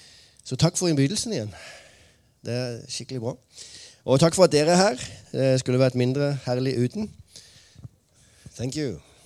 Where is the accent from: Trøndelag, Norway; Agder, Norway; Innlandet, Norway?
Agder, Norway; Mandal; Så jeg kommer fra nære. Lenger sør. Sør. Mandal.